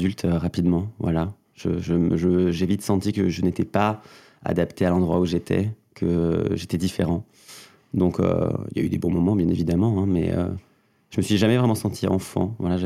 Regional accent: Mauvezin, Occitanie, France; J'ai grandi dans le Gers, un petit département pas loin de Toulouse. En général, je dis que je viens de Toulouse. C'est plus simple pour tout le monde, parce qu'il n'y a pas de grande ville dans le Gers.

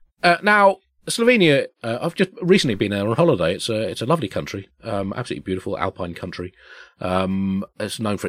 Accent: Tunbridge Wells, South East England, United Kingdom; Now, Helen, we grew up in Tunbridge Wells, where I was the town square.

